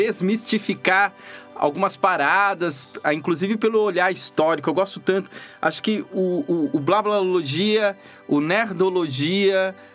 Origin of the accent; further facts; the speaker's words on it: Ceará, Brazil; Eu não sou de São Paulo, eu sou do Ceará